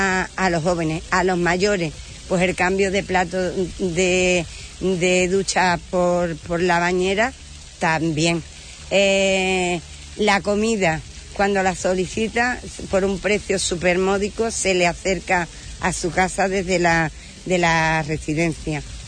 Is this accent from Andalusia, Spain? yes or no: yes; Palos de la Frontera, Andalusia, Spain; la verdad es que Palos no es porque sea mi pueblo, pero mi pueblo es precioso.